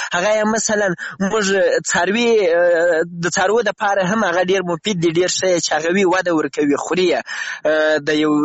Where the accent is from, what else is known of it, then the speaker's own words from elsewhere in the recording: Afghanistan; now in Iran; له افغانستان لیرې مسافر یې، خو زه هم داسې په ایران کې مسافر یم، هیله د خپل وطن ته لاړ شو.